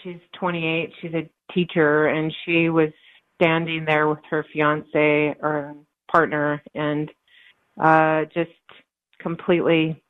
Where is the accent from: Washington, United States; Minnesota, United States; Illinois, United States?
Washington, United States; Seattle; Yes, correct. I was born in Seattle, and yeah, we moved around locally. We lived in Bellevue for a while and moved back, my husband and I, just recently.